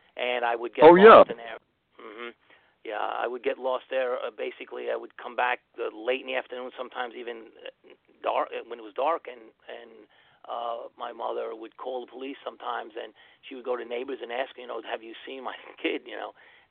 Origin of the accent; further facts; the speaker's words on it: Queens, New York, United States; born there; I was born in Queens, New York, Kew Gardens.